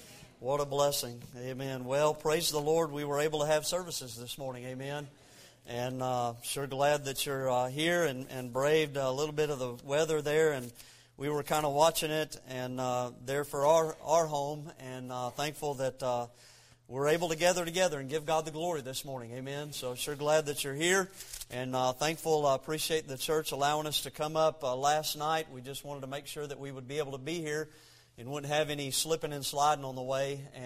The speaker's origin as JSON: {"language": "English", "region": "Florida", "country": "United States", "tie": "born or raised there", "said": "I got Florida blood in me, man. I was born and raised in Florida."}